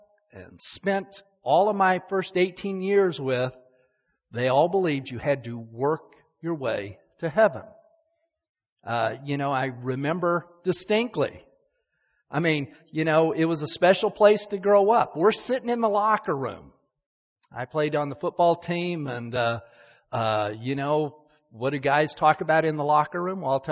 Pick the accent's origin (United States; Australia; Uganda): United States; Salt Lake City, Utah; Most of you know I grew up in Salt Lake City. Salt Lake City is the headquarters of the Mormon Church, the Church of Jesus Christ of Latter-day Saints.